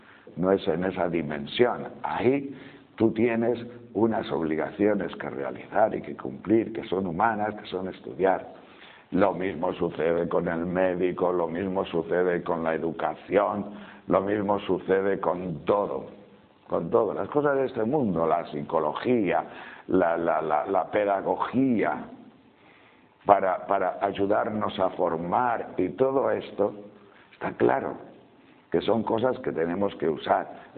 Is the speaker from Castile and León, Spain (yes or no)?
yes; Castile and León, Spain; más claras que el agua de las montañas de León, que es mi tierra